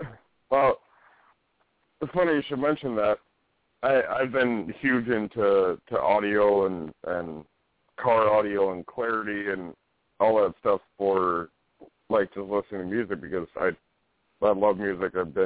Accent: Texas, United States; moved away; since I'm from Texas, anything I see that has to do with Texas, I usually watch.

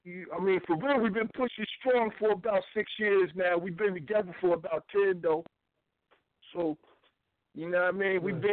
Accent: East Coast, United States; now in Waynesville, United States; We hail from Waynesville, Missouri, which is right outside of St. Louis. So we rep in the Midwest, even though I'm originally from the East Coast.

